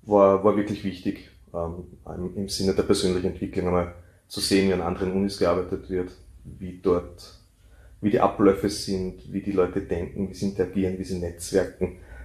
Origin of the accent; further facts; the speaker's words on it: Gmunden, Upper Austria, Austria; born there; Ich bin in Gmunden auf die Welt gekommen, ja, also am schönen Traunsee, genau genommen in Pinster, der kleine Ort vorher. Bin dort in die Grundschule gegangen, dann ins Gymnasium in Gmunden